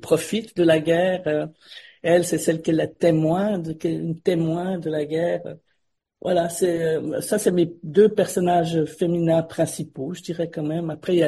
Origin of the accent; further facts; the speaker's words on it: Switzerland; moved away as an adult; Moi, c'est vrai que je suis parti de la Suisse à 25 ans avec l'idée de faire de la photo.